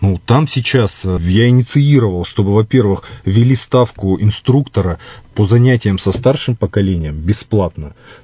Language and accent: Russian; Irkutsk, Irkutsk Oblast, Russia; Я коренной иркутянин.